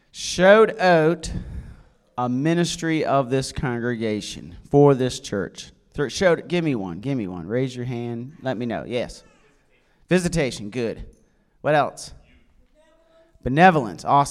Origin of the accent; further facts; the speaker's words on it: Canada; Because I'm Canadian